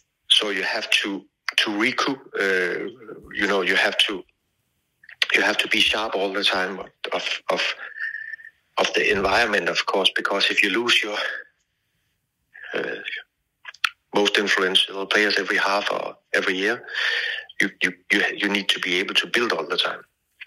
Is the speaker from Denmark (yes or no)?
yes; Odense, Southern Denmark, Denmark; staying many years for my hometown club